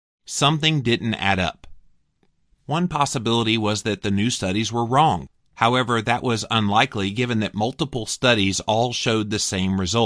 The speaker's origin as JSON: {"language": "English", "town": "Toronto", "region": "Ontario", "country": "Canada", "tie": "born or raised there", "also_born_or_lived": "Los Angeles", "said": "I grew up in Toronto, Canada, and studied biochemistry at the University of Toronto, where I also completed medical school and my residency in internal medicine."}